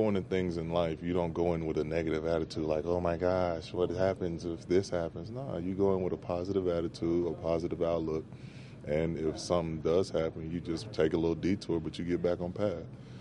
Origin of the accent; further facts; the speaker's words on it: Atlanta, Georgia, United States; So, you know, I grew up on the Falcons. Everybody around there grew up on the Falcons. That's kind of all you know in Atlanta. That's the only team we really got.